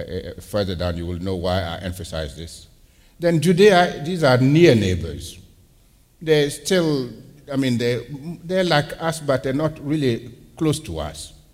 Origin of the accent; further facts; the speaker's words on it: Burkina Faso; also born or lived in Mali; Growing up in Burkina Faso and in Mali, we had people that were suspicious others from the perspective of Christians. I was born and raised in a Christian home